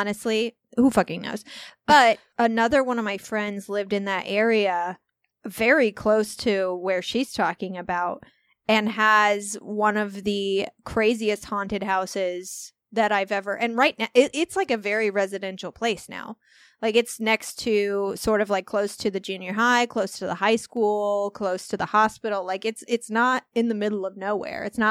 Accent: Centralia, United States; I love stories from my hometown. If any Centralians are listening and you want to send me any stories

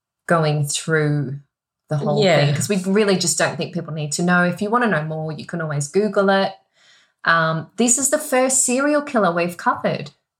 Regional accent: Australia; Even though I'm Australian

